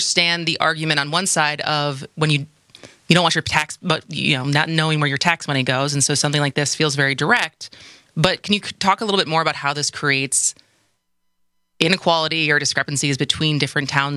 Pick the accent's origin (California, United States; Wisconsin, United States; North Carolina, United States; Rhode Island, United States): Wisconsin, United States; Madison; But I grew up in Madison. Middleton's kind of, you know, it's right next door, and it's been growing even since I left Madison.